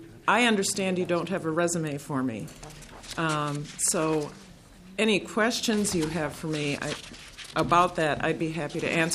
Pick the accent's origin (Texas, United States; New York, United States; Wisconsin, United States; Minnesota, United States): Minnesota, United States; I also wanted students that I taught to have a better experience than I did growing up in the Twin Cities.